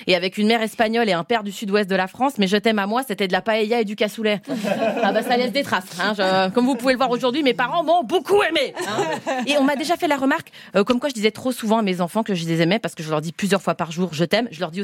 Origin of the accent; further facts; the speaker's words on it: Switzerland; elle est belge, je suis suisse.